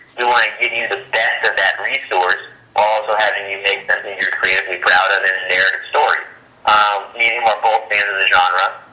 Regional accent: Los Angeles, California, United States; So first off, I'm from Los Angeles, California. I love L.A. I'm like the biggest L.A. homer in the world.

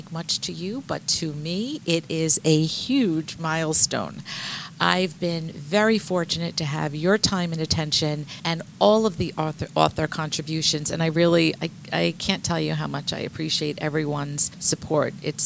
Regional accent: New York, United States; accent: New York; I hope my New York accent isn't causing you any post-traumatic stress.

